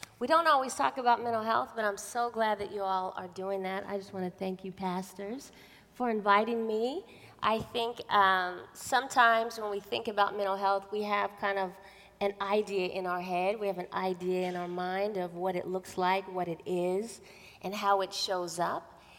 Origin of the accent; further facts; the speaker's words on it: California, United States; I grew up here in Silicon Valley. I attended Milpitas High School.